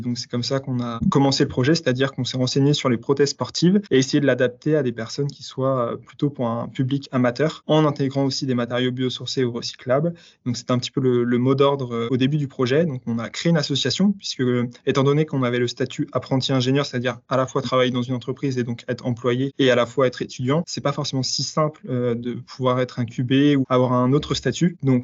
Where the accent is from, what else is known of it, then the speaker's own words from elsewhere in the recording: Brittany, France; j'ai 23 ans aujourd'hui, je suis originaire de Bretagne